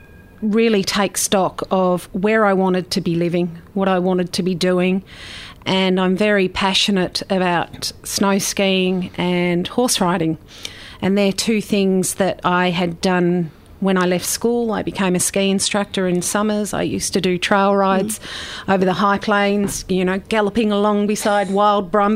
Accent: Melbourne, Victoria, Australia; Born and bred in Melbourne, had a great upbringing in the outer eastern suburbs, went to a very nice school in Melbourne

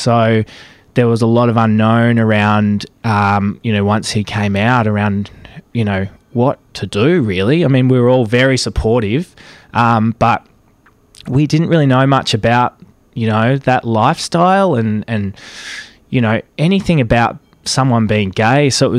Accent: Casterton, Victoria, Australia; now in Melbourne, Australia; I grew up in Casterton, some 400 kilometres from Melbourne, and I'll openly say I did not know a gay person growing up, not until I left high school and came to Melbourne.

